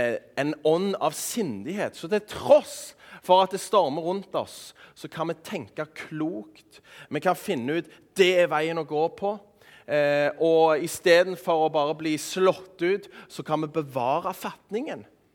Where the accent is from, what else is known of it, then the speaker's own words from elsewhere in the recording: Sola, Rogaland, Norway; der jeg kommer fra i Sola kommune